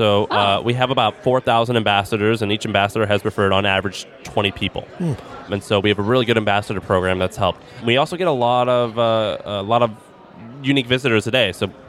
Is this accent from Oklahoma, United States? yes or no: no; Missouri, United States; Well, I'm from Missouri. My mom and dad are entrepreneurs.